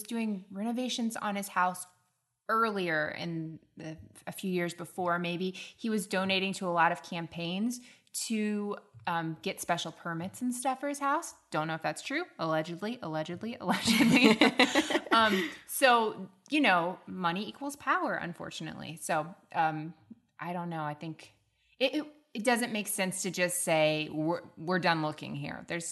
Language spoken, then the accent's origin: English; Southern United States, United States; accent: Southern; hopefully my Southern accent's not coming out too much